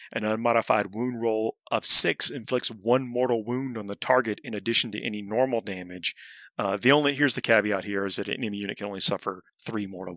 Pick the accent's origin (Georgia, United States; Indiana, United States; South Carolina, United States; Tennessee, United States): Georgia, United States; Forget that I'm sometimes, you know, it's late and I'm from Georgia.